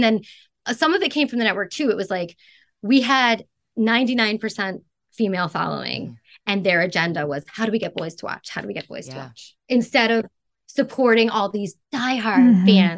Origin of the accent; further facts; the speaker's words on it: Canada; born there; I went to Toronto because I was born in Canada. That's a Canadian citizenship.